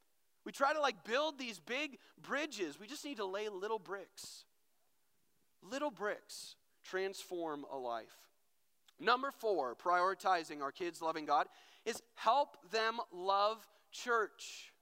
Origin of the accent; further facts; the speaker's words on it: North Branch, United States; So I grew up in North Branch, grew up in the youth ministry. I grew up coming to this camp.